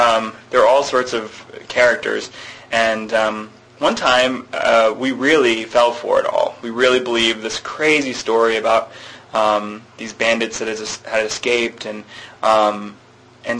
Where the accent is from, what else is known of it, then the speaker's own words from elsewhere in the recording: Texas, United States; Well, I grew up in Texas